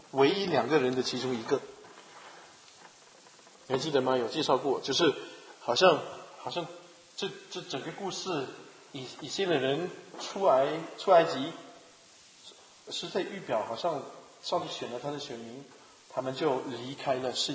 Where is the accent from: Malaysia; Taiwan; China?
China; 我们中国人有时候会觉得，哇，这个人有点霸气